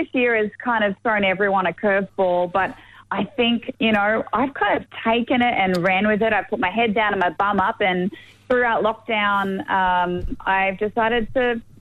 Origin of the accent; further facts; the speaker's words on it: Gunnedah, New South Wales, Australia; I grew up in Gunnedah, which is like 45 minutes from Tamworth.